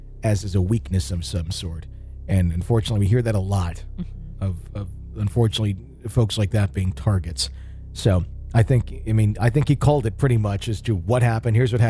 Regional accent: the South, United States; Growing up in the South, we are all aware of slavery

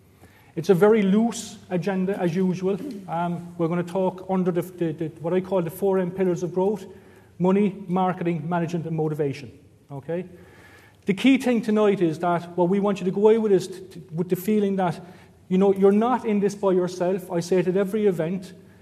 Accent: Cork, Munster, Ireland; I will try and speak very slowly because I'm from Cork

